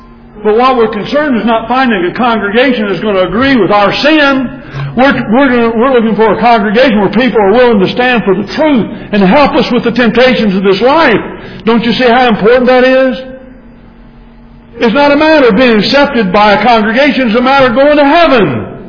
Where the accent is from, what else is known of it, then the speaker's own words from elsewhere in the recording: Texas, United States; By the way, I am a Texan.